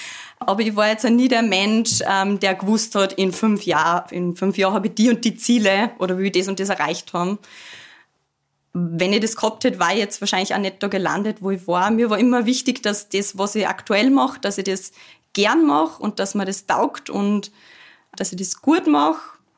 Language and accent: German; Vöcklabruck, Upper Austria, Austria; Nein, ich bin aus Vöcklabruck. Habe da sehr schöne Kindheit gehabt.